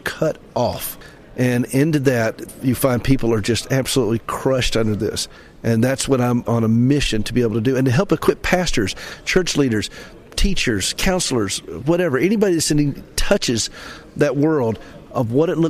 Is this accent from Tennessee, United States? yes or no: yes; Nashville, Tennessee, United States